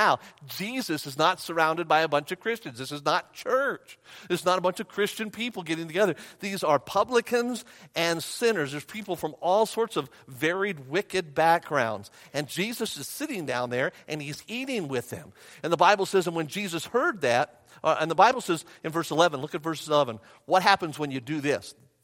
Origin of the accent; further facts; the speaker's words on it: Las Vegas, Nevada, United States; Well, I said, I'm not from around here. I'm from Las Vegas, Nevada. I was in North Carolina at the time.